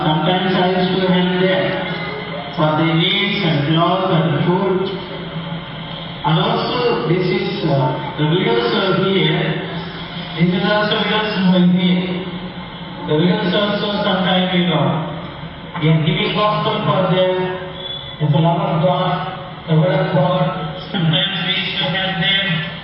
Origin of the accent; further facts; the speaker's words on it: India; English is a second language; from India, the Ambulance Ministries.